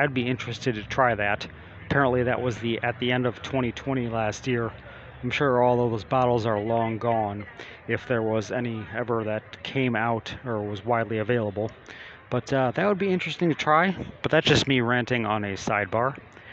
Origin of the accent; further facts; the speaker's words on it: Chicago, Illinois, United States; now in Texas, United States; because I'm from Chicago and they were there, and I'm in Texas now and they're down here.